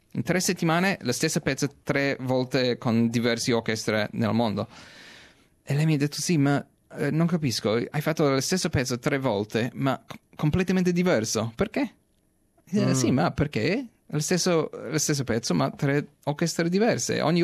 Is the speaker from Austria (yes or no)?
no; Australia; Italian is a second language; scusa per il mio italiano, sono australiano, ma la lingua italiana per me è molto molto molto difficile.